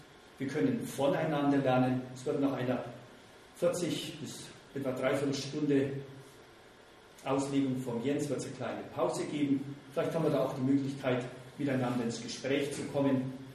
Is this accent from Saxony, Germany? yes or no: no; Bernstein am Wald, Bavaria, Germany; ich sehe in die Täler nach Selbitz, Sängerwald, meine Heimat Bernstein, Schwarzenbach.